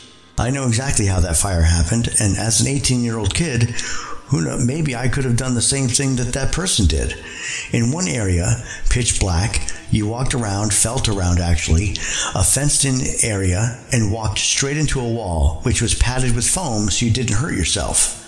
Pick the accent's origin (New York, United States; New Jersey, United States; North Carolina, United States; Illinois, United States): New Jersey, United States; I'm from New Jersey originally, and in the 70s it was known as the Haunted House State, largely due to the JCs.